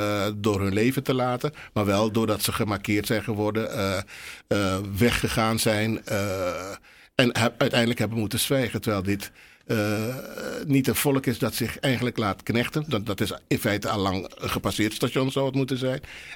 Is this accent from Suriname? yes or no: yes; Suriname; In Suriname, waar ik vandaan kom, had je jaarlijks